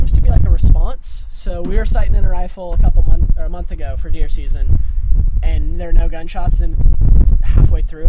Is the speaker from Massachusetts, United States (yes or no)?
no; Wichita, Kansas, United States; So like I said, I was raised in Wichita, Kansas, which is the south central part of the state. For what it's worth, the largest city in Kansas. We got that going for us. But I was raised in the city.